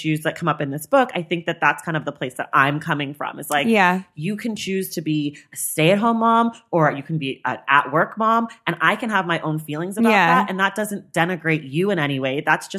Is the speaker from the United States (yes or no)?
yes; Oakland, California, United States